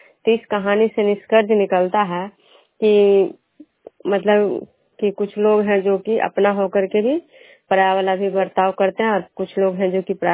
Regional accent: Bishnupur, Bihar, India; मैं बिश्नोपुर ग्राम खजरा पंचायत नालंदा जिला के निवासी हूँ।

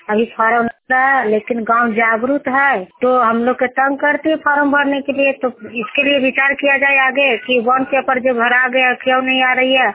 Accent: Bihar, India; मैं नालंदा जिला की हरनौत प्रखंड की हूँ

